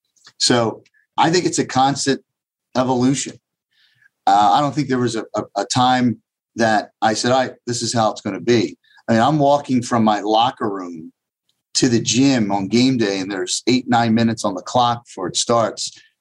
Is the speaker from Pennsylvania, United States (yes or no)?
yes; Philadelphia, Pennsylvania, United States; Yeah, I grew up in the Roxborough, Manayunk area of Philadelphia.